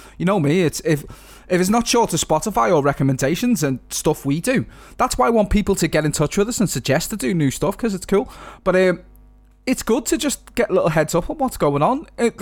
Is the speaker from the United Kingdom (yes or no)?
yes; North West England, United Kingdom; accent: Scouse; also born or lived in London; My accent's not that Scouse. I lived in fucking Cockneysville for fucking ages.